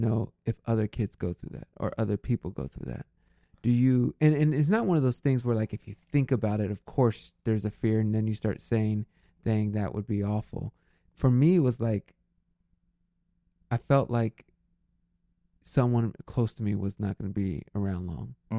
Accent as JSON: {"language": "English", "country": "United States", "said": "I am an American. I live here in the States"}